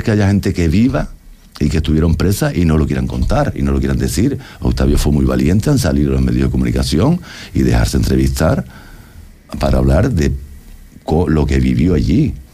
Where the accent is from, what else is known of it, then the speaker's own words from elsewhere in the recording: Canary Islands, Spain; yo soy majorero, entonces la gente de Fuerteventura sabe que aquello fue una especie de cárcel